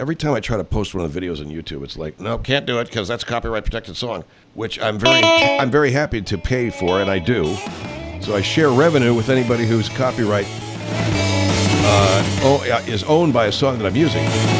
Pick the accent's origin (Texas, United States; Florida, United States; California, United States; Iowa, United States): California, United States; I grew up in Southern California, the son of conservative parents.